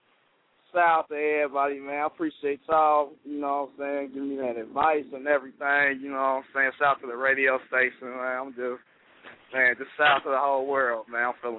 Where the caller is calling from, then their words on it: St. Paul, Minnesota, United States; Calling from St. Paul, Trans City.